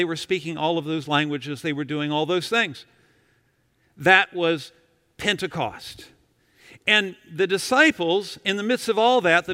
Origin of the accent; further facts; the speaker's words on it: Winchester, Virginia, United States; My hometown, beautiful Winchester, Virginia. Every year, Apple Blossom Festival. Oh, yes. When I was a kid, you'd go downtown to the fair. We were somebody. Well, I mean, it was a little town